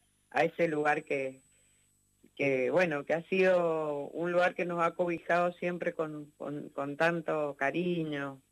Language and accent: Spanish; San Rafael, Mendoza, Argentina; Y en San Rafael, de donde soy oriunda, allí se la declaró patrimonio cultural.